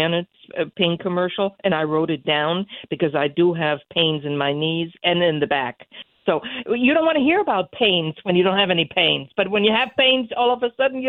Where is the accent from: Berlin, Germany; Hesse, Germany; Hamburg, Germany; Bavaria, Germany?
Hesse, Germany; Fulda; English is a second language; I grew up in Fulda, which is in Hesse, Germany. It's between Frankfurt and Kassel.